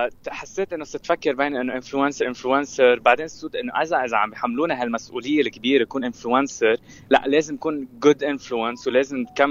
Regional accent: Lebanon; نحن يمكن لبنانية إنه تعودنا على جمال لبنان

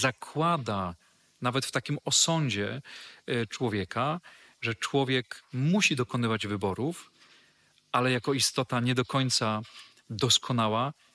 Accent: Świdwin, West Pomeranian Voivodeship, Poland; Pochodzę dokładnie ze Świdwina w zachodniopomorskim. To jest Pojezierze Drawskie.

